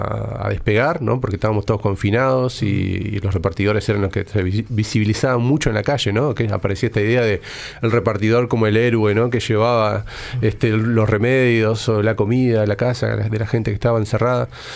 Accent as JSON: {"language": "Spanish", "country": "Argentina", "tie": "born or raised there", "also_born_or_lived": "Uruguay", "said": "Soy medio argentino, medio uruguayo. Hice la escuela, parte del liceo allá. Tuve muchos años, entonces, bueno, socializado en Argentina."}